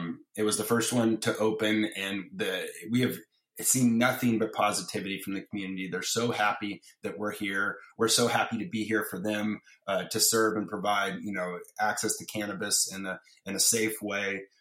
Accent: Santa Barbara, California, United States; Definitely feels good to have that, you know, kind of up forever on the wall in my hometown.

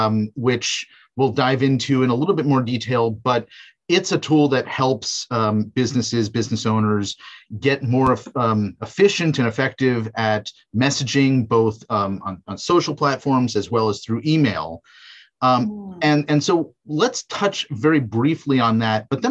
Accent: New York, United States; moved away as an adult; I was born and raised in New York. And I figured if I never escape New York to just experiment what it might be like to live somewhere else

